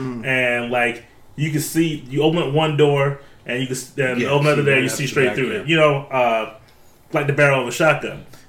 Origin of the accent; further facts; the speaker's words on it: the South, United States; Like, I grew up in the South, in the country. The land that I live on used to be a fucking plantation.